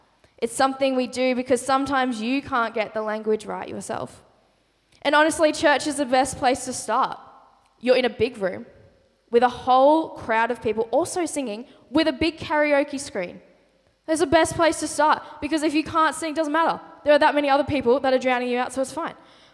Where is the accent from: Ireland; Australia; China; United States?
Australia; as cool as our Aussie language is, sometimes our words kind of have lost the meaning in the translation